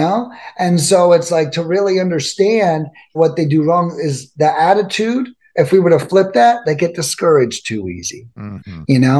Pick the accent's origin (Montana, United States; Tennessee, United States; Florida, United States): Florida, United States; Lakeland; I moved out of South Florida in the second grade, and I moved to Lakeland, Florida, which is this little town. And back when I moved there was more cows than people.